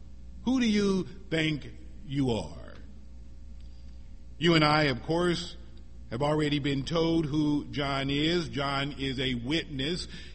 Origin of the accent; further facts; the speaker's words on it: Missouri, United States; now in Philadelphia, United States; I'm from Missouri. I'm not from Philadelphia.